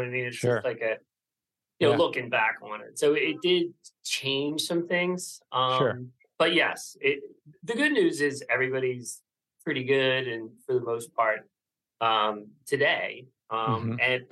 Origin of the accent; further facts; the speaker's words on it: Philadelphia, Pennsylvania, United States; I'm from the Philadelphia area.